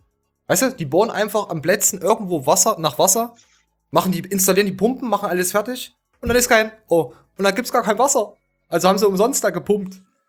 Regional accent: Germany; Ich bin ja Deutscher.

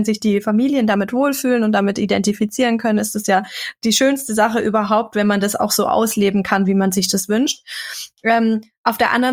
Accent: Bavaria, Germany; now in Upper Bavaria, Germany; Ich komme ja grundsätzlich schon aus der Kleinstadt im Allgäu, aber bin jetzt ja in Oberbayern im absoluten Dorf mit 600 Seelen gefühlt.

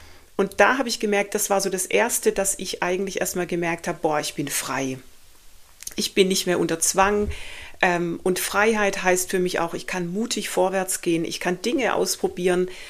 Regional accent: Baden-Württemberg, Germany; Jetzt komme ich aus dem Schwabenland.

